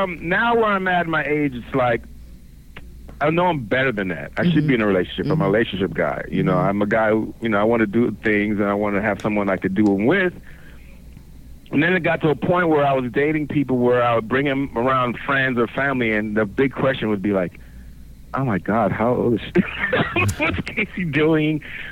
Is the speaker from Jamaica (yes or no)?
yes; Jamaica; now in United States; I'm a black surfer. I love the ocean. I was born in Jamaica. And I grew up in the water, so when I came to the States, it was natural for me to go, be part of the ocean life.